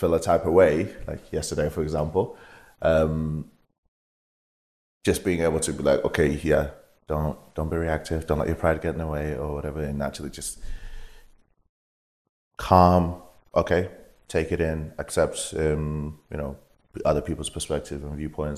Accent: Zimbabwe; now in England, United Kingdom; being from where I was born in Zimbabwe, how we kind of grew up, moving to England, even maybe 5-6 years ago

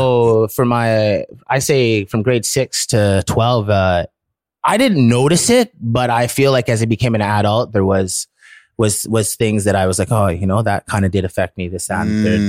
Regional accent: Ottawa, Ontario, Canada; now in Toronto, Canada; I grew up in Ottawa from a young child, I believe, or I know. And then I came down to Toronto for school for 3.5 years.

